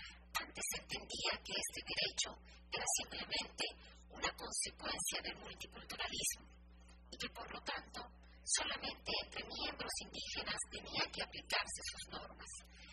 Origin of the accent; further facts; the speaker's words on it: Peru; soy también abogada peruana